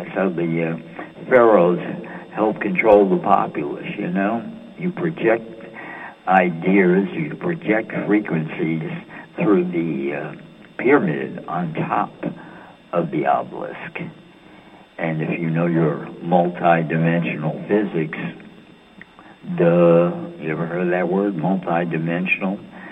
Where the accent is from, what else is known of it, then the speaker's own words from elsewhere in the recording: New York City, New York, United States; Hey, you know, I'm from New York City. That's my senator.